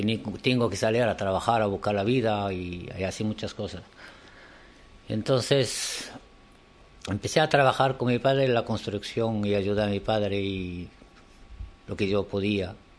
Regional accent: Morocco; born there; Spanish is a second language; En esa época que yo nací en Marruecos, había Marruecos en esta época, no había futuro, no había.

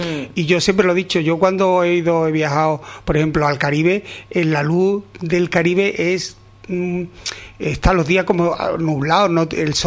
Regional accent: Lebrija, Andalusia, Spain; Yo soy de Lebrija, yo lo tengo eso por gala, verá tú, el ser lebrijano. Aunque no viva aquí, pero tengo nostalgia también de mi pueblo

